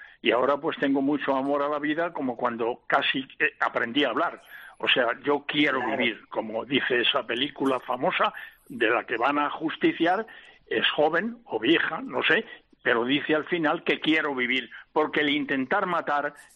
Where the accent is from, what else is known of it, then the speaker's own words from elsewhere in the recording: Madrid, Community of Madrid, Spain; Bueno, yo soy madrileño.